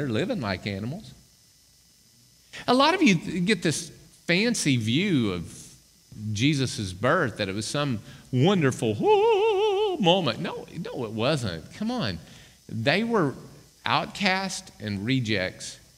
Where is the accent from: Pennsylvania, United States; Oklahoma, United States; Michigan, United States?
Oklahoma, United States; Arkoma; when I was a kid growing up, I grew up in Arkoma, Oklahoma. And we were so big as a town, we had a caution light.